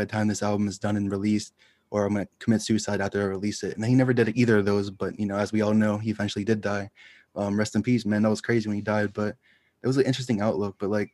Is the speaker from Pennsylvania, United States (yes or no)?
yes; Pittsburgh, Pennsylvania, United States; And I'm from Pittsburgh, by the way.